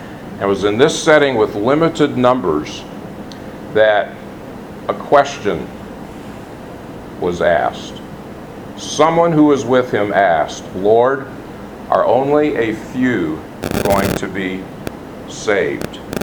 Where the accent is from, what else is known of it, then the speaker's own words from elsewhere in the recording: Phoenix, Arizona, United States; also born or lived in Dallas; Don't forget, I grew up in Phoenix. I lived in Dallas.